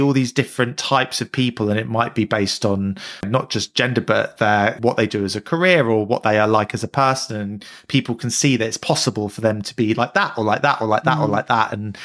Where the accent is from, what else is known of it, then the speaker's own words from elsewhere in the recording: London, United Kingdom; I grew up in London, and it was, you know, it's always been, you know, South London, quite a multicultural place